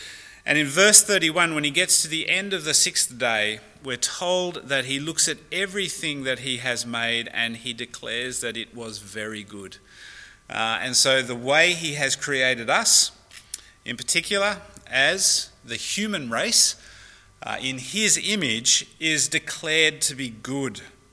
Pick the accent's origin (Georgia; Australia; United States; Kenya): Australia; but I'm Australian, so that's the way I communicate.